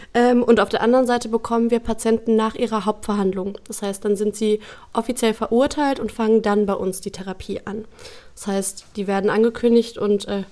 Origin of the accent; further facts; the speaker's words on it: Netherlands; Ich bin in Holland groß geworden